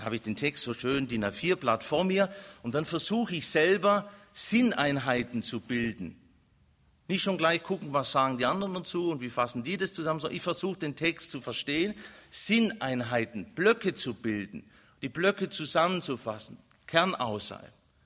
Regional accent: Ulm, Baden-Württemberg, Germany; Einer der schönsten Städte Süddeutschlands, Ulm, meiner Heimatstadt

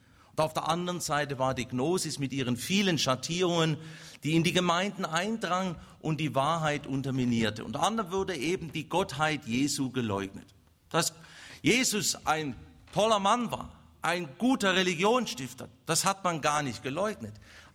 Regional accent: Baden-Württemberg, Germany; ich bin ja Schwabe und ein bisschen haben sie auch Schwäbisches abbekommen.

